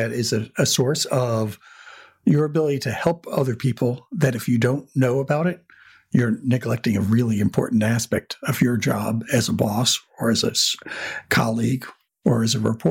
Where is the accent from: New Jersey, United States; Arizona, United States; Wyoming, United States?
New Jersey, United States; And growing up in New Jersey and not seeing much of the world, this really opened up my eyes.